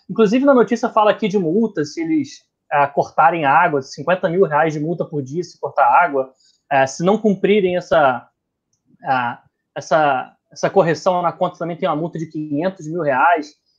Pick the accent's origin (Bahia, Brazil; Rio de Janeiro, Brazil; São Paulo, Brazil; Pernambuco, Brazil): Rio de Janeiro, Brazil; Niterói; eu sou de Niterói. Eu morei muitos anos na ilha